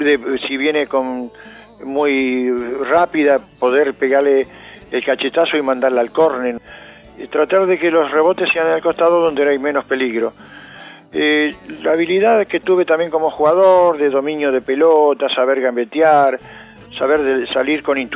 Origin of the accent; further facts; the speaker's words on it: Rufino, Santa Fe, Argentina; born there; nací en Rufino, provincia de Santa Fe, ya hace varios añitos.